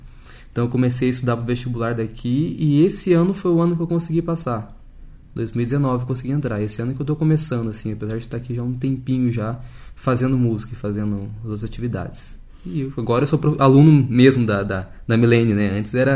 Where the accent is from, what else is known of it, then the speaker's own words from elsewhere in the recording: Foz do Iguaçu, Paraná, Brazil; onde eu nasci. Comecei a estudar lá